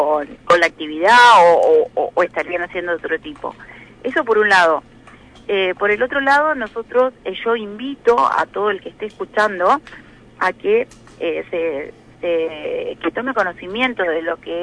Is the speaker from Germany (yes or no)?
no; Entre Ríos, Argentina; todos los que estamos en la coordinadora somos entrerrianos, crecimos en Entre Ríos